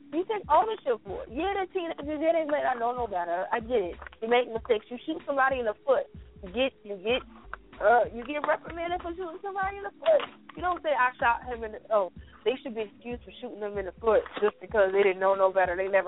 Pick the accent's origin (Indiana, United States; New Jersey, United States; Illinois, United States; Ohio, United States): New Jersey, United States; Newark; You know, I grew up in Newark.